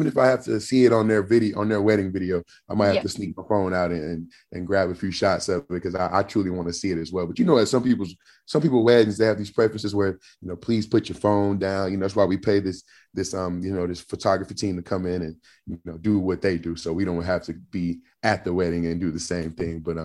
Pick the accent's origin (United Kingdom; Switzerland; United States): United States; Jasper, Texas; now in Atlanta, United States; he also has roots back in Louisiana, which is not very far from my hometown in Jasper.